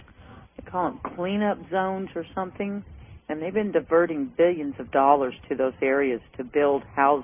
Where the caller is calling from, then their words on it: Tennessee, United States; from Tennessee.